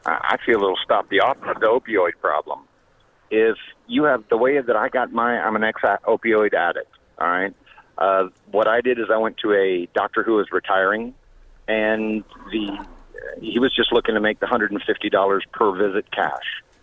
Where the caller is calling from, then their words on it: Florida, United States; I'm here from Florida